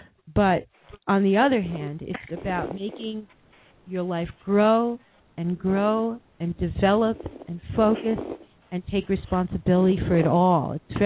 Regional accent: New York, United States; I am a New Yorker, in case anyone didn't notice.

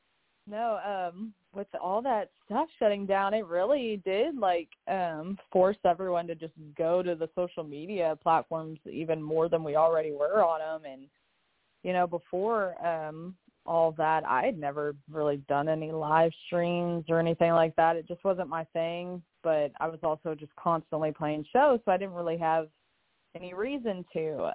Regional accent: Lexington, United States; So I'm from Lexington

